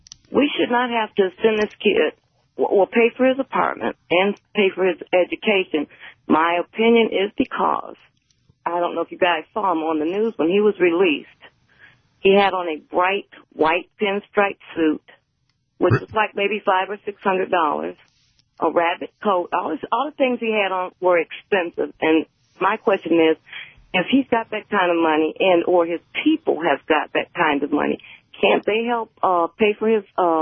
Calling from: Detroit, Michigan, United States

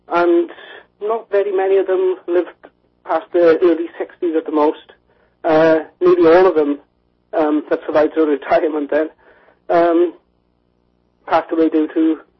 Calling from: United Kingdom; from the UK.

